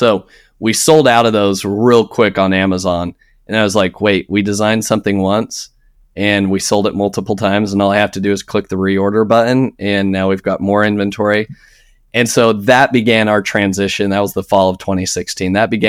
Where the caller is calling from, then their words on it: Flower Mound, Texas, United States; I'm in Dallas, Texas, or if we want to get really specific, Flower Mound, Texas.